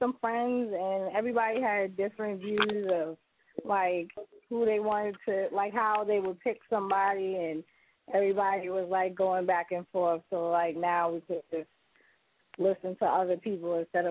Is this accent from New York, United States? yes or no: yes; Long Island, New York, United States; I'm from Long Island.